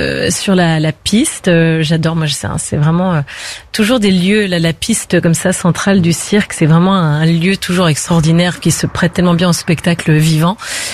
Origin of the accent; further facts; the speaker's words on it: Brittany, France; là on est vraiment au cœur du lieu qui m'a vu naître, puisque je suis née à Saint-Arnan, pas très loin. J'ai grandi, passé mes premières années à Kersimple-à-Bénec, donc juste à côté aussi. Donc là on est vraiment au plus près de mes racines.